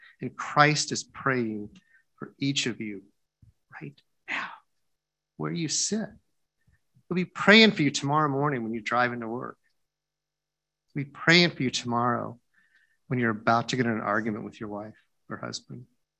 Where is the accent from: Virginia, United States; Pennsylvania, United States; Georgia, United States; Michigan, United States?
Georgia, United States; Atlanta; I just write down an index card for all the people I grew up with in Atlanta.